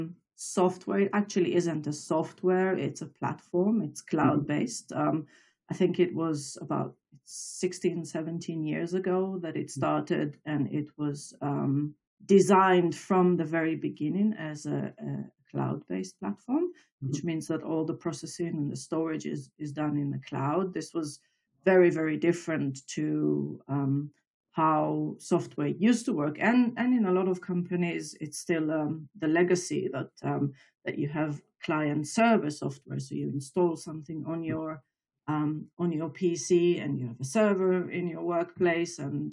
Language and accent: English; Israel; I'm from Israel originally, so I also served in the Israeli Defense Forces